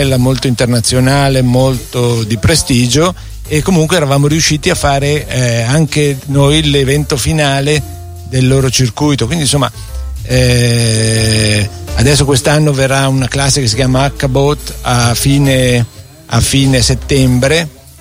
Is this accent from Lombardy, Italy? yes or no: yes; Luino, Lombardy, Italy; ho incontrato diversa gente, tutta un po' più avanti di me con l'età, che conoscevano il mio paese, perché a settembre la vela internazionale veniva a Luino per le regate internazionali di settembre